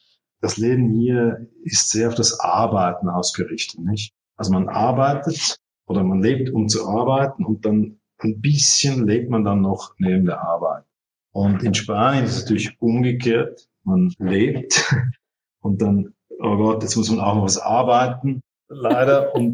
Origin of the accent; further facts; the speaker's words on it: Zurich, Switzerland; born there; Ich bin ja hier geboren in Zürich und studiert und ja, ich bin schon sehr gerne am Meer, gebe ich zu.